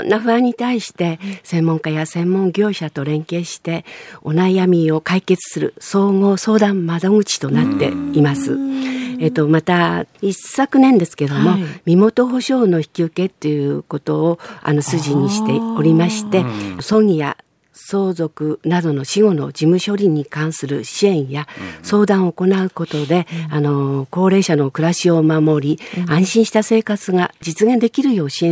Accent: Hirakawa, Aomori, Japan; 私は平川出身で、3世代家族でいつも人の集まる環境で育ちました。

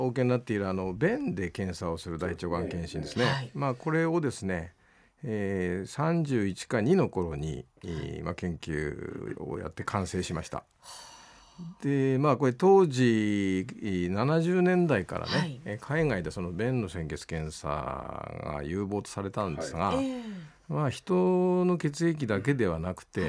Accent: Aomori, Japan; 青森市の出身です。

